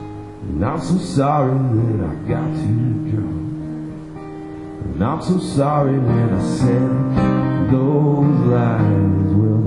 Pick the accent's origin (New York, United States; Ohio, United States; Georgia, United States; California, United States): Ohio, United States; Mike and I, we're from Ohio. We don't get to see mountains very often.